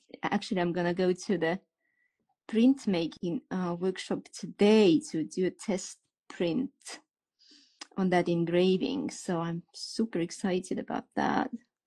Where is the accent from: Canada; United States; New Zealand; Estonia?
Estonia; I'm originally from Estonia.